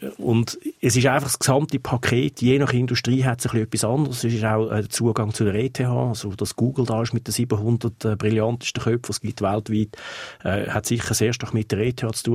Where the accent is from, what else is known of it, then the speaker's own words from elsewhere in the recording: Switzerland; now in United States; Also ich bin Schweizer, ich bin nicht Amerikaner.